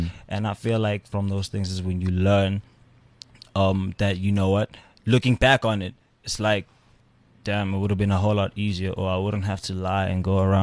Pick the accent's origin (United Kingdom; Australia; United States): United Kingdom; London; I grew up in East London.